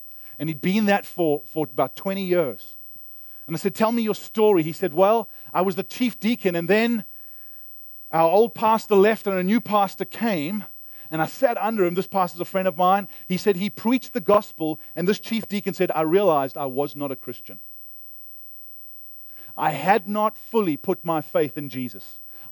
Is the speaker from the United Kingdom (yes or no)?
no; Canada; I was thinking about citizenship as a Canadian.